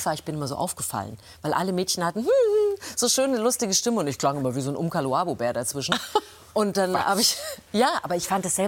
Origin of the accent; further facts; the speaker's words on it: Triptis, Thuringia, Germany; Ich bin ja in der DDR aufgewachsen.